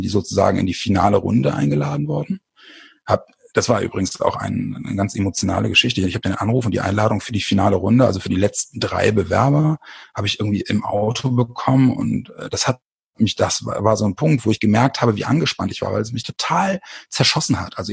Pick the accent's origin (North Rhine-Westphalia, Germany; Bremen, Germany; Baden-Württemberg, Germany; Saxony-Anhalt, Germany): Bremen, Germany; Und ich komme aus Bremen